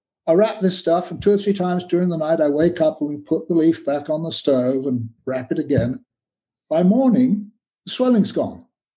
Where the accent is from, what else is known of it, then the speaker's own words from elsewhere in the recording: Kenya; born there; And I'm a tea drinker. Probably from my accent, you might realize that. I'm born in Kenya, where they grow a lot of tea.